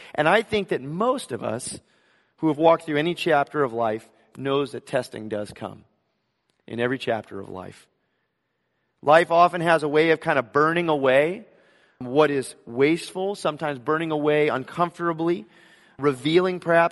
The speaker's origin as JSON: {"language": "English", "town": "Los Angeles", "region": "California", "country": "United States", "tie": "born or raised there", "said": "We're going to go see where I grew up in L.A. My children have never been through my hometown or community, and I'm looking forward to that."}